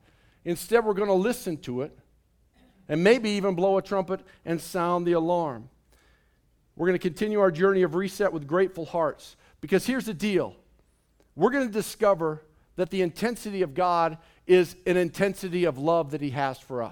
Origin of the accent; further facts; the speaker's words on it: Midwest, United States; I grew up in the Midwest. We had tornadoes.